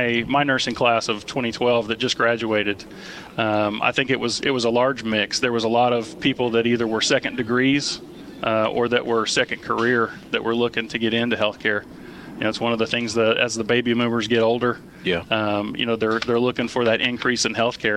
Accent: Oklahoma, United States; moved away as an adult; now in Tennessee, United States; And was born and raised in Oklahoma, but with kind of the downturn of the economy a few years ago, I had moved out to Tennessee

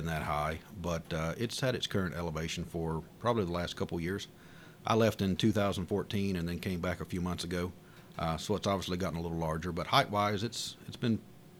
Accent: United States; I certainly can remember a time growing up in Coffee County where they had a lot of convenience centers scattered out

